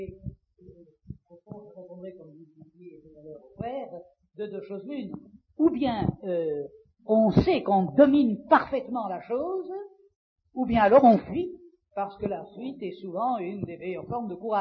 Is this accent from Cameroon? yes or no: no; Monte Carlo, Monaco; born there; Personnellement, je suis né sur la Côte d'Azur, à Monaco, Monte Carlo.